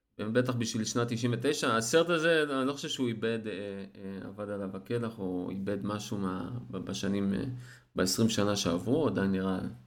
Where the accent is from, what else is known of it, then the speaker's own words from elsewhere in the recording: Eilat, Southern District, Israel; כן, זה היה בתיילת של אילת, אני אילתי, כן?